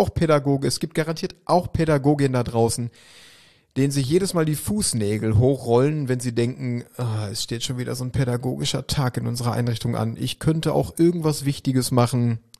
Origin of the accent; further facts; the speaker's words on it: Schwerte, North Rhine-Westphalia, Germany; Am 24.10.2022 startet in meiner Heimatstadt Schwerte an der Ruhr